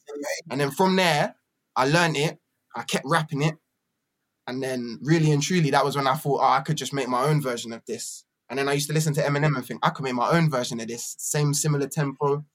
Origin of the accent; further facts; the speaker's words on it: Brighton, South East England, United Kingdom; also born or lived in London; And then a few years later, me and my mum went to Brighton. So I've always been a bit back and forth, really. I've always been there's part of the elements of Brighton where I've always associated with home and then elements of London that I've always associated with home.